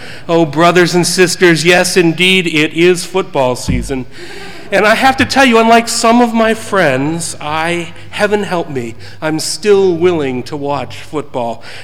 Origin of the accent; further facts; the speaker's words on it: Ann Arbor, Michigan, United States; I grew up in Ann Arbor, about 3 miles from the stadium on the other side of town.